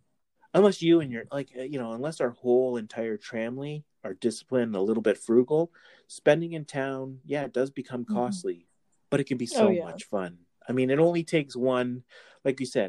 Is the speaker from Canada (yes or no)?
yes; Canada; with us being Canadian, with our dollar weaker, makes sense.